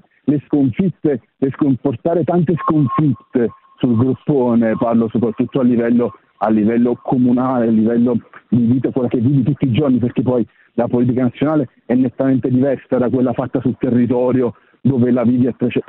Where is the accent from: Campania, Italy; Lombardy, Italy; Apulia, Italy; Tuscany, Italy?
Campania, Italy; Torre Annunziata; Sono di Torre Annunziata, originario della Annunziata, poi intanto ho studiato qua a Milano, in provincia di Napoli.